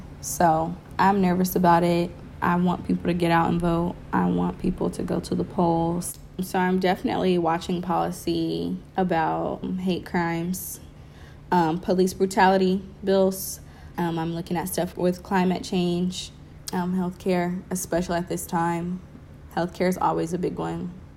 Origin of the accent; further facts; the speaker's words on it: Indianapolis, Indiana, United States; also born or lived in Georgia, United States; So I was born here in Indianapolis. When I was younger, I actually moved to Georgia, and I lived in Georgia all the way up until about middle school, like 7th or 8th grade, and we moved back here.